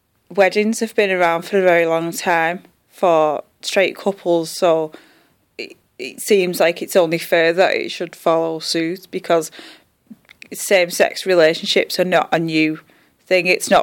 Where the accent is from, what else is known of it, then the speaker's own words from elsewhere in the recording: St Helens, North West England, United Kingdom; I'm 32, I'm from St Helens.